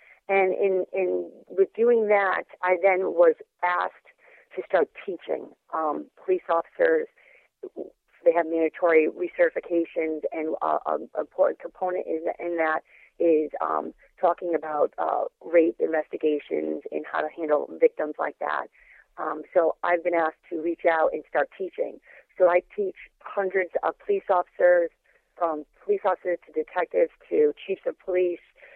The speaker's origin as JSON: {"language": "English", "town": "Naugatuck", "region": "Connecticut", "country": "United States", "tie": "born or raised there", "lives_now": "Greenwich, United States", "said": "I grew up in Naugatuck, not very far from Post. I currently live in Greenwich, Connecticut, where I've lived for the past 12 years."}